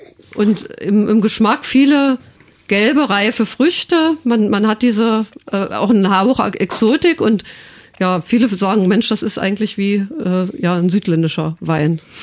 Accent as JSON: {"language": "German", "region": "Brandenburg", "country": "Germany", "said": "wir setzen als Brandenburger Winzer auf Qualität"}